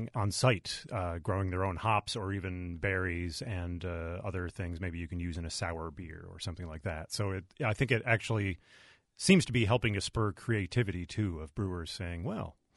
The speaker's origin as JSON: {"language": "English", "region": "New York", "country": "United States", "tie": "born or raised there", "said": "I ran into somebody from my hometown in upstate New York"}